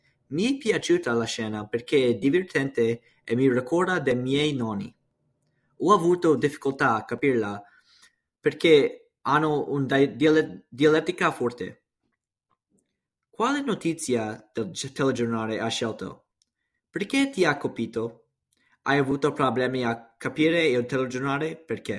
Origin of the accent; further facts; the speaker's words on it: Trenton, New Jersey, United States; born there; Italian is a second language; Sono nato a Trenton, New Jersey, il 22 settembre 2006.